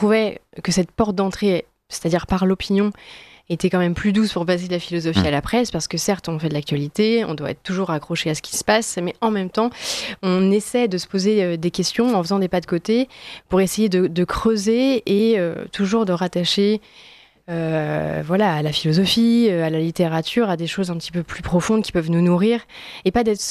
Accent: Brittany, France; parce que je suis bretonne

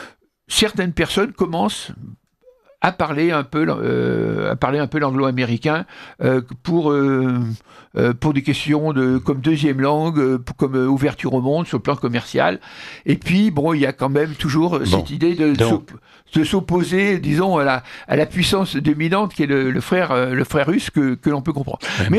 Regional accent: France; En tant que Français, ça me navre

